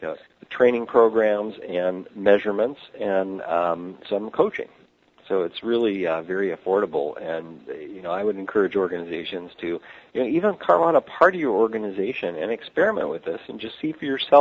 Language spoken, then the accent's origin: English; Chicago, Illinois, United States; now in Greenwich, United States; Well, I'm from Chicago, even though I live in Greenwich, Connecticut. You know, outside, just north of New York City, but I'm originally from Chicago, and I am a Bulls fan.